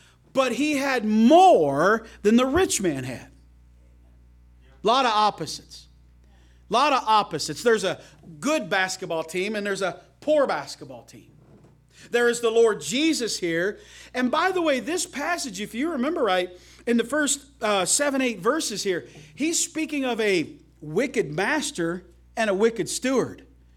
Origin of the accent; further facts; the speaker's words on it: Paris, Illinois, United States; also born or lived in Terre Haute, Indiana; I'm a Hoosier by birth. Although I was raised in Paris, Illinois, I was born in Terre Haute, Indiana.